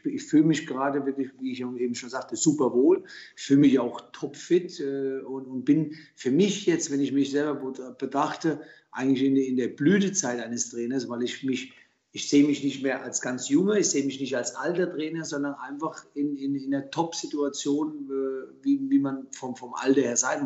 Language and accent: German; Germany; born there; Mein Herkunftsland ist Italien, meine Eltern kamen aus Italien, ich bin in Deutschland geboren.